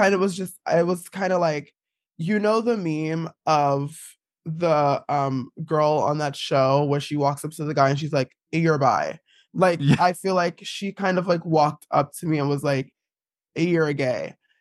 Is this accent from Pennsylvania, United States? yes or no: no; East Orange, New Jersey, United States; I grew up in East Orange, New Jersey, which is like not a very queer place.